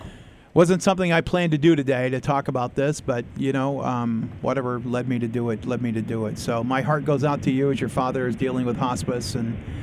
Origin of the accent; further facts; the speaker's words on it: Westbrook, Maine, United States; In some cases of these 203 families in my hometown of Westbrook